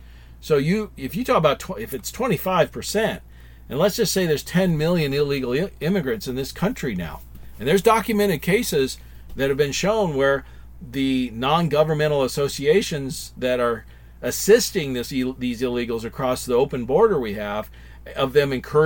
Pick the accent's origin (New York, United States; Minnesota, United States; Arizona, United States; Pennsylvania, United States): Arizona, United States; Arizona is my home state